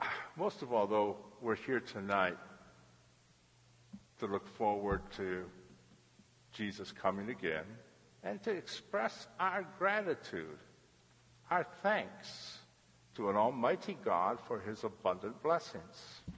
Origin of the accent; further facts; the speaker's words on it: Michigan, United States; I was born and raised up in Michigan.